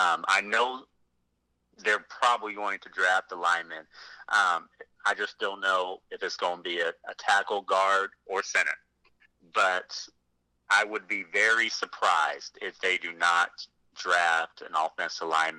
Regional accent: California, United States; now in Cincinnati, United States; yes, I live in Cincinnati and I cover the Bengals, but I'm from California, so can I keep my

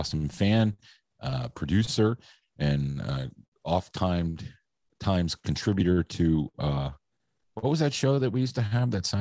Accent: New York, United States; There's an Odessa near where we grew up, Jeff, in New York State.

